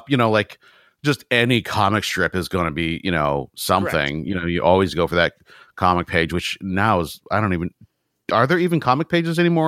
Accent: San Francisco, California, United States; born there; I was born in San Francisco, so I have a little higher bar than the rest of y'all.

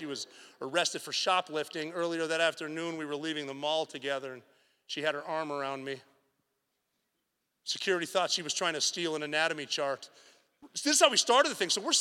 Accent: Butte, Montana, United States; I'm from Butte, Montana, which is kind of a bubble, but it's similar to everywhere else in the world.

